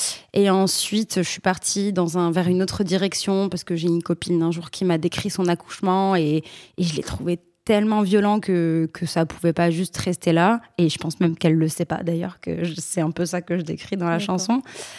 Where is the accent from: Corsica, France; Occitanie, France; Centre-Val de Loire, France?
Corsica, France; je ne dis pas que je suis gentille, je dis que je suis corse.